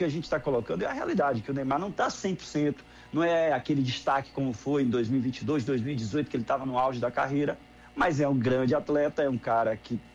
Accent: Northeast Region, Brazil; Eu sou de uma cidade pequena, sou do interior, sou do Nordeste.

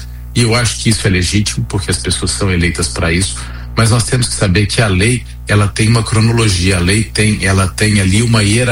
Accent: Brazil; Então, eu estou trazendo isso porque para a gente olhar para o nosso lado também, imaginando enquanto brasileiro.

